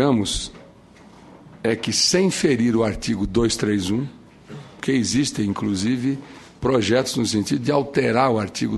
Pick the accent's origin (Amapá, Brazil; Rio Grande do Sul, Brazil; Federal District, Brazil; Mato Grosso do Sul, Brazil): Mato Grosso do Sul, Brazil; Corumbá; Eu sou de Corumbá, lá do Pantanal, lá dos Guatós. Todos nós temos sangue guarani, a maioria das pessoas que lá nasceram, né? Pelo menos na minha época.